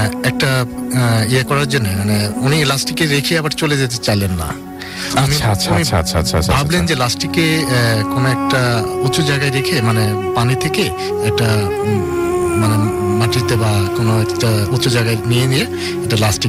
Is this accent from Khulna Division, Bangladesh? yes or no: no; Mirpur, Dhaka Division, Bangladesh; আমি মিরপুর শেরপাড়া থেকে এসেছি।